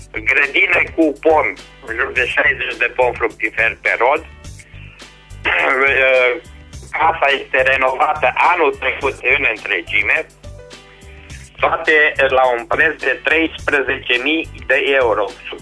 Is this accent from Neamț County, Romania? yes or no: no; Timișoara, Timiș County, Romania; sunt din Timișoara.